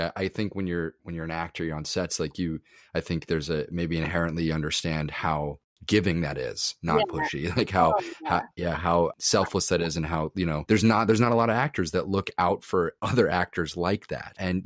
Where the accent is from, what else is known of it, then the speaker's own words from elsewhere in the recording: New Jersey, United States; I grew up in Jersey. I'm also Cuban, by the way.